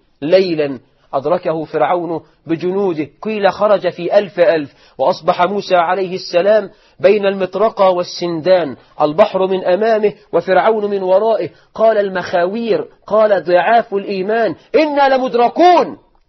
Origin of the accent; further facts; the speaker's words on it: Egypt; احنا كمصريين بقى تبدو عقيدة الولاء والبراء فينا في صوم يوم عاشوراء.